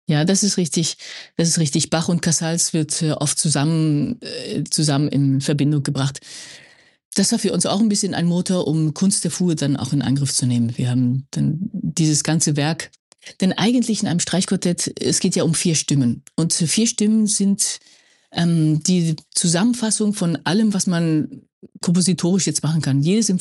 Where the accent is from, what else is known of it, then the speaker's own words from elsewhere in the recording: Madrid, Community of Madrid, Spain; now in Barcelona, Spain; Ja, du bist Katalane, ich bin aus Madrid. Und du kommst aus dem Norden, ich bin aus dem Süden.